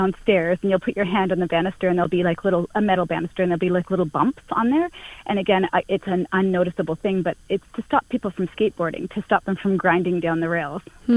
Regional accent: Ottawa, Ontario, Canada; I'm from Ottawa

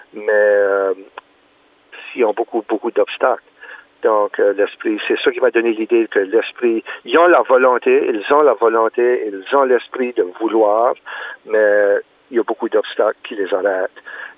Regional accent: Moncton, New Brunswick, Canada; Quand je m'en ai retourné ici, au Canada, chez nous, à Moncton, j'ai eu beaucoup de difficultés.

